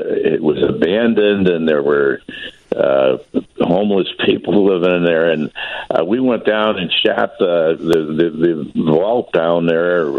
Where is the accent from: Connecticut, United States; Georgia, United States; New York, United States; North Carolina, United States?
New York, United States; Buffalo; now in Chicago, United States; I was from Buffalo, but I think all of these Great Lakes cities, Cleveland, Detroit, Buffalo, Chicago, we all kind of talk the same. So a lot of people used to say, they thought I was from Chicago, but I kind of adopted Chicago, but I still love Buffalo, too.